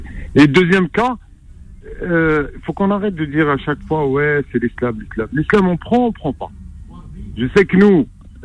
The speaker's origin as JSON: {"language": "French", "country": "Morocco", "said": "nous, on est des Marocains"}